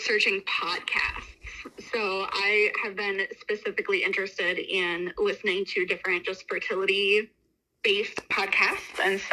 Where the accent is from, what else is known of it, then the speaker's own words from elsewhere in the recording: Michigan, United States; I am from Northern Michigan. I'm referred to as a Youper because I'm from the UP, which is the Upper Peninsula. I have lived up here my whole life